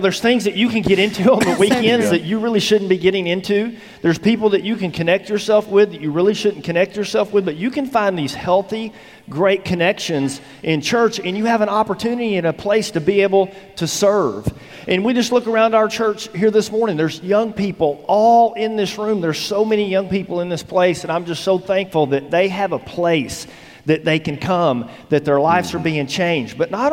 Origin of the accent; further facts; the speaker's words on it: Texas, United States; now in Arkansas, United States; And I met the Lord, and I came here to Arkansas from Texas, and God planted me here in Christian Ministries Church.